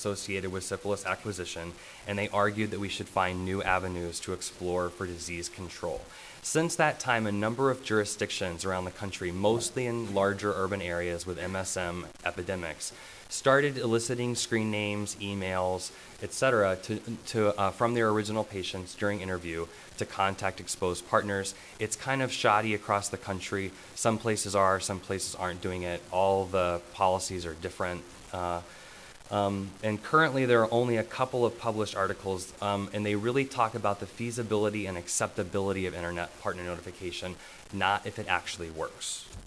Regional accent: Chicago, Illinois, United States; I am here from the Windy City.

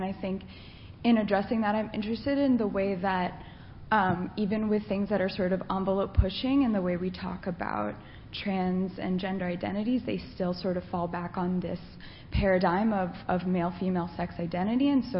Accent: Baltimore, Maryland, United States; I'm from Baltimore, Maryland

